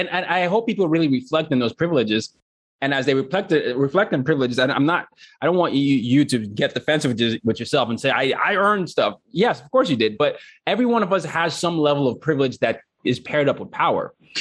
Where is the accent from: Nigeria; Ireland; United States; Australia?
Nigeria; And I'm from Nigeria.